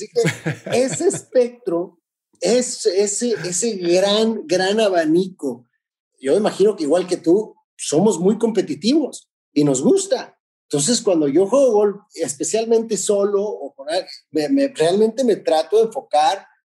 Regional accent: Tijuana, Baja California, Mexico; estaba en Tijuana, en mi ciudad natal

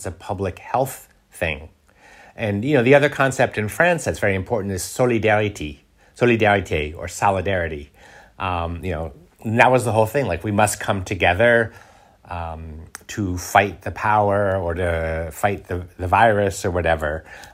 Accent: United States; I stayed in because I'm an American and I follow rules.

